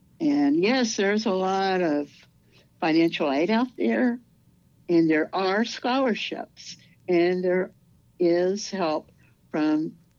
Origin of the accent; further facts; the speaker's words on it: Louisiana, United States; Going to college, for my first, in Louisiana, I'm originally from Louisiana, so my undergraduate degree was from Louisiana Tech